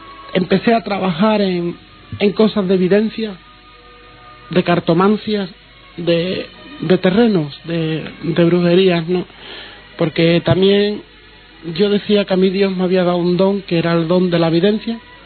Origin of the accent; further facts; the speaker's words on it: Seville, Andalusia, Spain; Me crié en el Cerro del Águila. Yo he vivido en una familia humilde, una familia pobre.